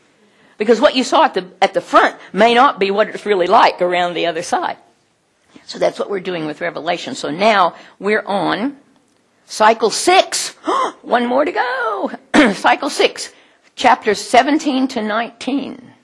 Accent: United States; I can say that because I'm an American.

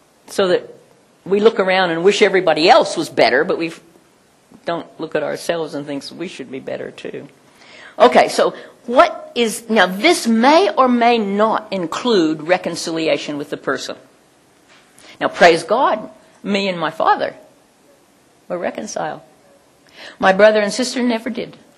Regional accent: Oklahoma, United States; And when I was a kid, we used to walk along the riverbanks, and because I grew up in Indian Territory.

